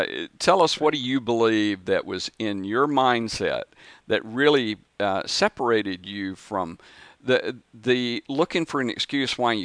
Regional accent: the South, United States; And, you know, I'm originally from the South, and I eat grits

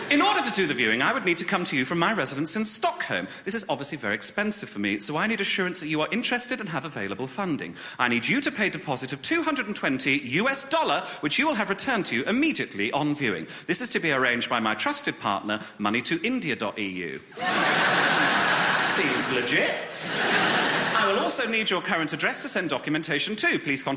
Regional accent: Birmingham, West Midlands, United Kingdom; I'm from Birmingham. Anyone from Birmingham in? Hello. I don't have the accent because I was born better. Yes, I live with my mum and dad in quite a posh area of Birmingham.

